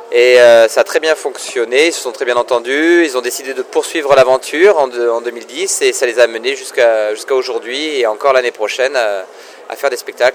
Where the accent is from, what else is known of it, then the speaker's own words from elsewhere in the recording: Toulouse, Occitanie, France; Bon, il se trouve que je suis de Toulouse, originellement du Lido.